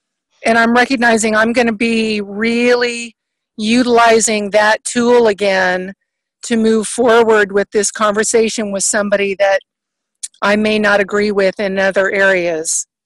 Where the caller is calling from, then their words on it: Del Mar, California, United States; So I'm calling from Del Mar, California, Southern California.